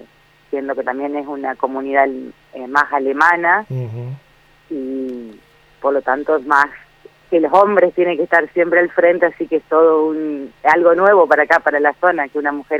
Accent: Paraná, Entre Ríos, Argentina; En realidad yo soy de Paraná y estoy viviendo acá en la aldea hace 8 años.

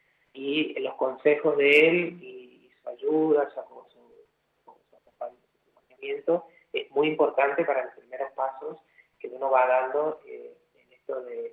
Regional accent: Corrientes, Argentina; also born or lived in Posadas; si bien no nací aquí en Corrientes, nací en Posadas, en Misiones, pero desde los 12 años estoy siendo malcriado acá en Corrientes

